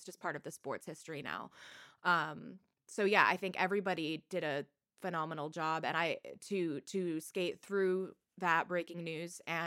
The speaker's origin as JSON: {"language": "English", "country": "United States", "said": "I guess as an American, like, I didn't expect the outpouring of support to be so international"}